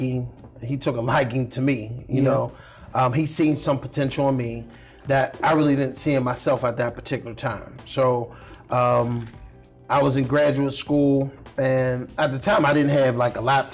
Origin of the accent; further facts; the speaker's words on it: Pennsylvania, United States; That whole, like, the way I grew up, growing up in the Hill District